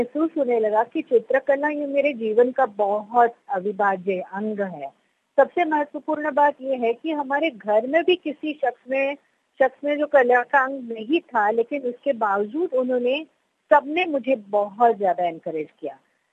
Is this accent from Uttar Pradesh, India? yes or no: no; Kolkata, West Bengal, India; हम कलकत्ता में पले, जहाँ पे वो वातावरण बड़ा ही कलामय था।